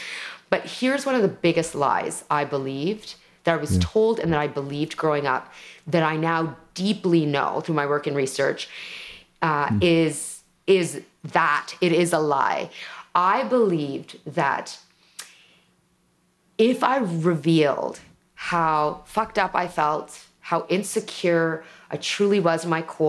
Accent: Canada; my parents immigrated from India to Canada. I'm Canadian. You're going to hear the Canadianisms in me. Like I'm literally sitting in Toronto, staring at the CN Tower.

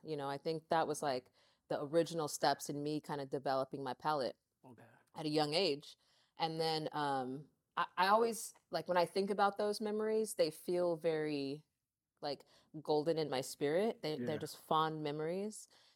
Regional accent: Lancaster, United States; now in Santa Monica, United States; we grew up in Lancaster. I moved out here to LA when I was 17, officially.

